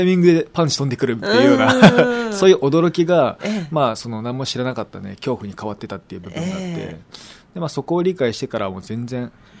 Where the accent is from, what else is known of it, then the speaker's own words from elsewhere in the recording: Komaki, Aichi, Japan; 僕が地元が愛知県小牧市なんですけど、